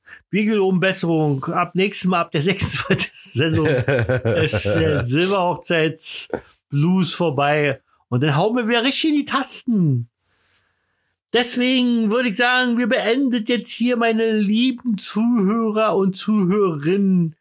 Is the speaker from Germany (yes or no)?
yes; Berlin, Germany; Ich bin Berliner